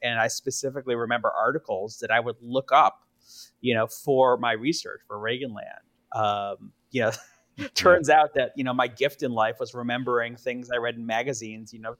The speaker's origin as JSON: {"language": "English", "town": "Milwaukee", "region": "Wisconsin", "country": "United States", "tie": "born or raised there", "said": "And I grew up in Milwaukee, so, you know, Evel Knievel, we had Fonzie Day in the same kindergarten class."}